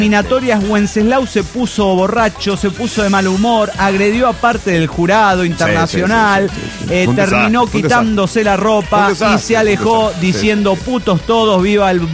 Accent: Cuajimalpa, Mexico City, Mexico; de Cuajimalpa, DF mexicano.

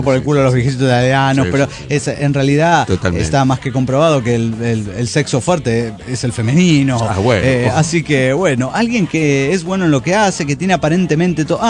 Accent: Bolivia; moved away; a cada uno que me cruzo y me dicen, ¿y tú de dónde eres? Yo decir, de Bolivia

